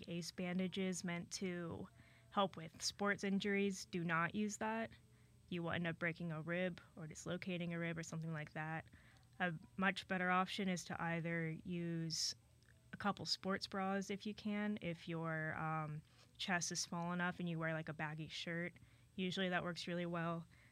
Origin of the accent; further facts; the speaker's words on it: Columbus, Ohio, United States; I'm out of state. I'm from Ohio, around East Columbus area.